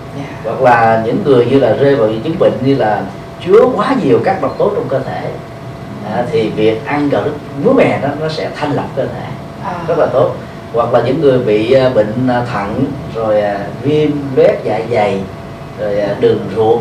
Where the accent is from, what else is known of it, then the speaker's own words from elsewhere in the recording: Ho Chi Minh City, Vietnam; Tôi thì sinh ra và lớn lên tại Sài Gòn.